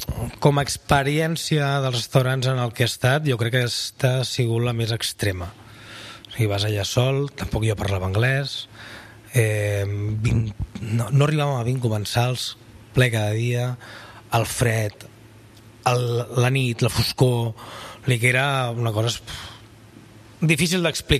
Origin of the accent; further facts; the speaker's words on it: Barcelona, Catalonia, Spain; moved away as an adult; now in Arbúcies, Spain; amb 19 anys vaig marxar d'Horta i encara no he tornat.